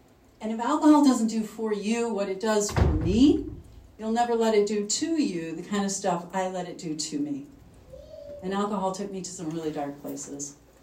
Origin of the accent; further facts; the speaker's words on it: Corpus Christi, Texas, United States; I got sober and I grew up in Corpus Christi, Texas.